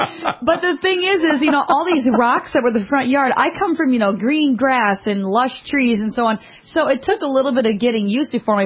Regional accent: Minnesota, United States; also born or lived in North Dakota; I'm from Minnesota, lived here my whole life, moved here when I was one, born in North Dakota, right?

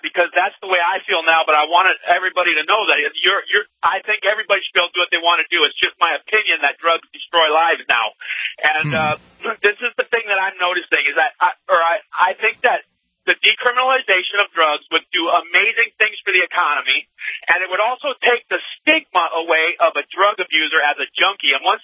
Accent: Phoenix, Arizona, United States; My hometown is Phoenix, Arizona

